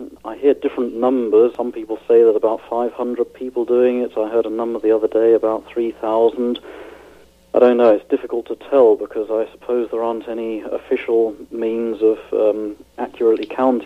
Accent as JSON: {"language": "English", "region": "England", "country": "United Kingdom", "moved": "as an adult", "lives_now": "Lüdenscheid, Germany", "said": "I'm from England. I've been living here in Germany now for 16 years."}